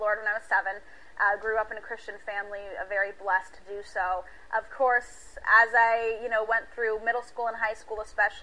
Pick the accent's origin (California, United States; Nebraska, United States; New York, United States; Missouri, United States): Nebraska, United States; And I was from Nebraska